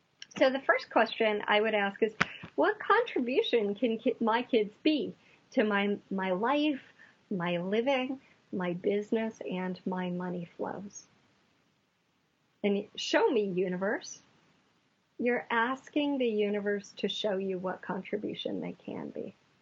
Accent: Midwest, United States; now in Maui, United States; And I'm in the Midwest. I'm from the Midwest. I'm on Maui. So forgive me for saying you guys. That's just how I grew up.

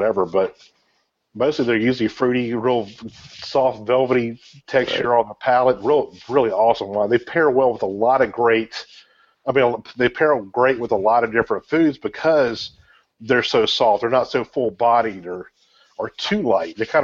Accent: the South, United States; And I'm like you, I'm a Southerner, so sweet tea is usually my go-to

